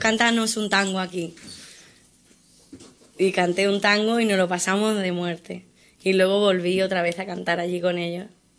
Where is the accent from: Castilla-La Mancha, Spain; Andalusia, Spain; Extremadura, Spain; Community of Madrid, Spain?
Andalusia, Spain; yo nací aquí pero me crié en Andalucía toda la vida.